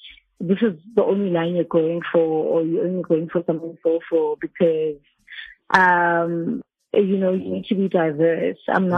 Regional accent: Johannesburg, Gauteng, South Africa; also born or lived in Bela Bela; I was born there and I was raised in Joburg, so I have a background of both sides, whereby Bela Bela is more of like a slow town and Joburg is, you know, more fast, furious

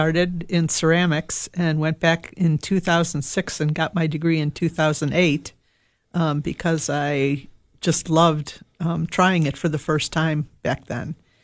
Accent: St. Louis, Missouri, United States; moved away as an adult; Yeah, we came from St. Louis, where we lived most of our lives, and moved here in 2011 and had no idea what this place was like.

